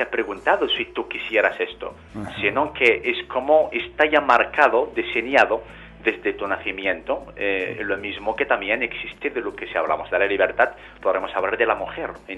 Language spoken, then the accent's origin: Spanish; Algeria; yo nací y viví en Argelia.